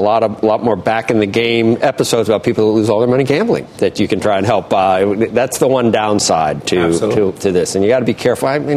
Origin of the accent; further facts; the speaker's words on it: Cincinnati, Ohio, United States; I'm from Cincinnati.